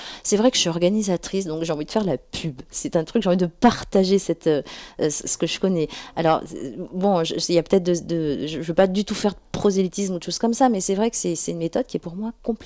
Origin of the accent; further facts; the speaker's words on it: France; par rapport à notre culture occidentale en tant que Français